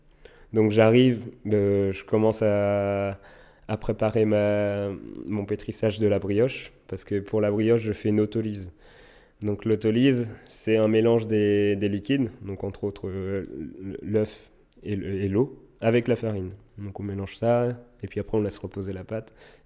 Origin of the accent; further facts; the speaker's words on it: France; qu'en tant que Français en plus, beaucoup de gens mangent du pain quasiment tous les jours